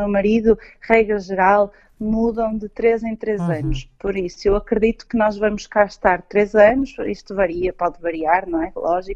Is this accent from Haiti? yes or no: no; Portugal; eu sou muito portuguesa